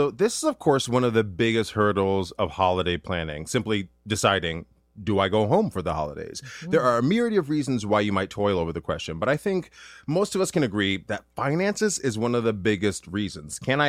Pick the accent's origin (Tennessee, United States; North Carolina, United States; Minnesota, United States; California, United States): Minnesota, United States; Duluth; And then from Minneapolis, I had to take a 3-hour Greyhound bus to my hometown, Duluth, Minnesota.